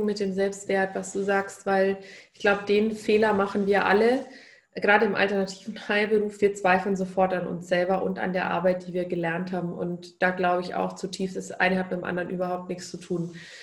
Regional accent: Bavaria, Germany; vielleicht ist es auch eher bei uns in Bayern so oder so sehr bekannt.

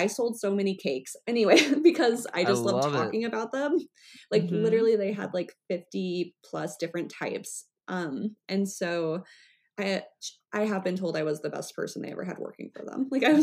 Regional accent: Omaha, Nebraska, United States; Well, I would say I live in Omaha, and that's where I've grown

